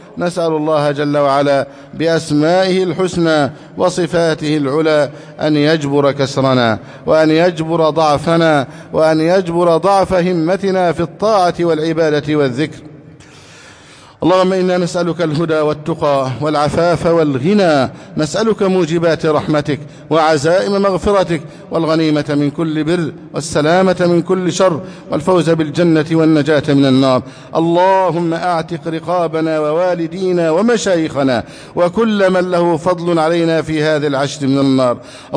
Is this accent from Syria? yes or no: no; Egypt